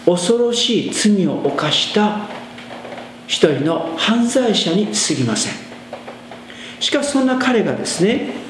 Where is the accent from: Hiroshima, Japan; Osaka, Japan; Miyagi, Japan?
Hiroshima, Japan; 私のふるさとも広島のですね、田舎です。冬は雪が降ります。